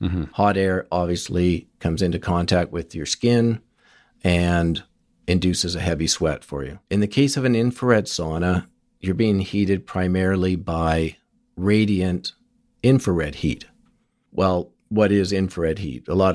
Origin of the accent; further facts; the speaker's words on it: Victoria, British Columbia, Canada; So I decided to open up a center in Victoria, my hometown.